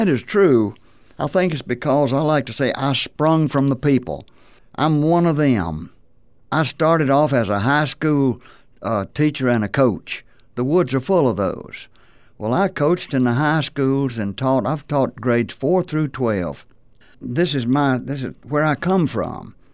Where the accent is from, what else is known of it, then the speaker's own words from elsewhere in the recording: North Carolina, United States; I'm from North Carolina.